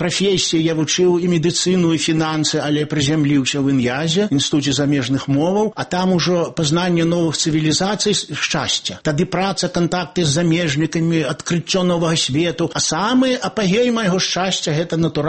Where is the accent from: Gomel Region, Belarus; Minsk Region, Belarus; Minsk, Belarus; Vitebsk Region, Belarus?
Vitebsk Region, Belarus; Я вырас на Полаччыне.